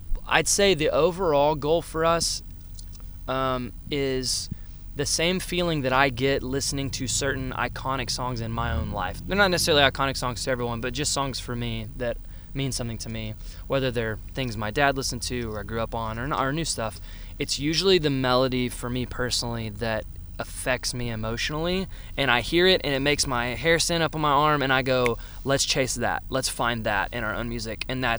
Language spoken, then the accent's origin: English; Little Rock, Arkansas, United States; no, we're from Little Rock, because we're from.